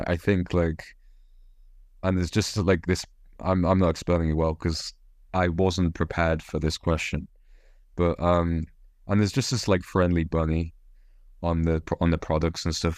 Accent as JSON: {"language": "English", "town": "Whitehaven", "region": "North West England", "country": "United Kingdom", "accent": "northern", "said": "I'm from Cumbria and from a small town called Whitehaven"}